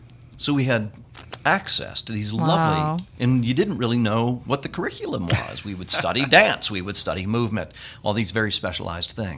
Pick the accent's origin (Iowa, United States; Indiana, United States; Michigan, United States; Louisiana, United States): Indiana, United States; Fort Wayne; also born or lived in Chicago; So, and I'm originally from Fort Wayne. So that kind of puts me back to my Hoosier roots.